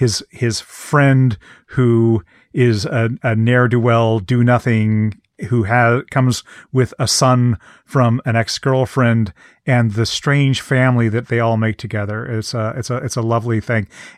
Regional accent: Massachusetts, United States; because I am from Massachusetts and Fall River is just about a 20-minute drive away from me.

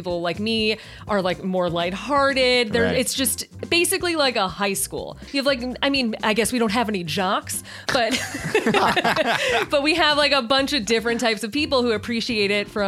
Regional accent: Chicago, Illinois, United States; So this is real funny because I'm from Chicago

